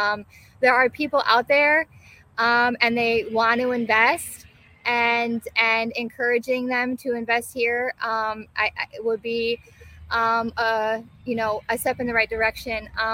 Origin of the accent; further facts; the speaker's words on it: Muskegon Heights, Michigan, United States; No, I am from Muskegon Heights.